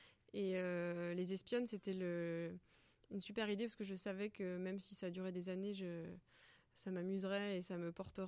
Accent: Sainte-Hélène, Bourgogne-Franche-Comté, France; je suis originaire de Bourgogne, d'un petit village qui s'appelle Sainte-Hélène, qui est entre Châlons et Le Creusot.

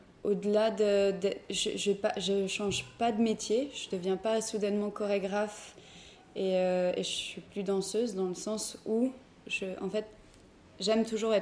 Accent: France; now in Geneva, Switzerland; je suis danseuse et chorégraphe basée à Genève. Je suis française à la base.

